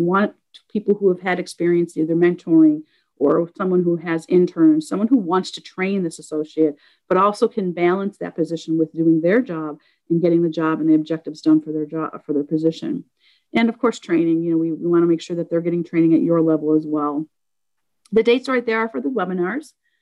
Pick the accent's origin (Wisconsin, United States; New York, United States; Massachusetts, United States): New York, United States; And I know I talked really fast because I'm from New York and that's what I do.